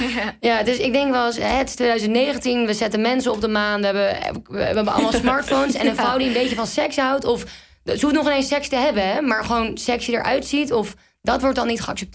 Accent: Amsterdam, North Holland, Netherlands; born there; Ik ben een week na dat filmpje of twee weken daarna weer terug verhuisd naar Amsterdam, waar ik ben geboren.

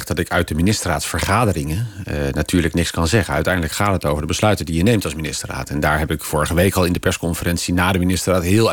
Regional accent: Zaamslag, Zeeland, Netherlands; Ik ben geboren in Bru. En ik ben opgegroeid in Zalmslag.

